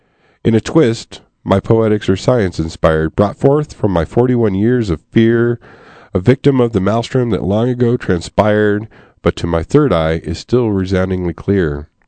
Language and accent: English; Santa Cruz, California, United States; the person that wrote this is a very famous poet from my home area, and I'm from Santa Cruz, California, rolling around out there.